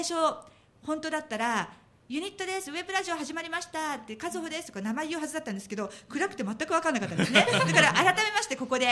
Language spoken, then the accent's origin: Japanese; Nagoya, Aichi, Japan; ユニットを主催しております。名古屋出身です。